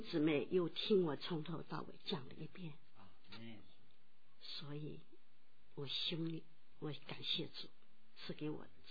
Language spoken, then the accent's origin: Chinese; Hangzhou, Zhejiang, China; 我来自美丽的西子湖畔杭州，去年三月受洗。